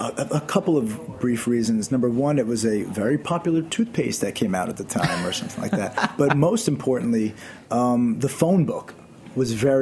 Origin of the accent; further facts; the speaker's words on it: Maspeth, New York, United States; I mean, I grew up in Queens, in Maspeth, Queens.